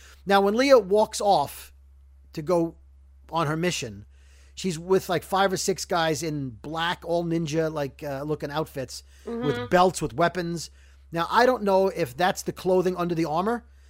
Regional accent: Brooklyn, New York, United States; But growing up in Brooklyn, it meant like, oh, a cousine was like a Guido.

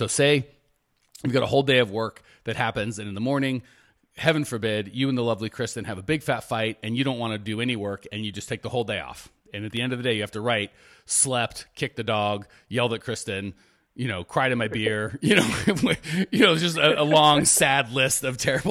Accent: Phoenix, Arizona, United States; We rented another even bigger, even fancier mansion right here in my hometown, Phoenix, so I don't have to travel.

